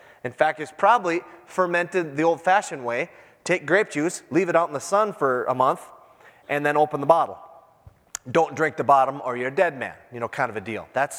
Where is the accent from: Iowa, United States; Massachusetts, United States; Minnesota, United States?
Minnesota, United States; Now I'm from the Iron Range, and beer is pretty similar.